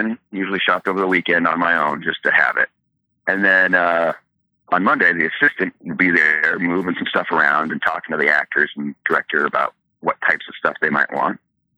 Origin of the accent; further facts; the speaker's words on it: Michigan, United States; I came out from Michigan to write. Right. So I came out to be a writer.